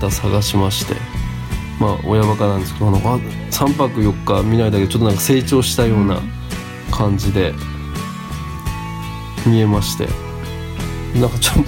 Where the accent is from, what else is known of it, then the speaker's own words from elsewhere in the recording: Kyushu, Japan; 僕ら、まあ、九州ですけども出身で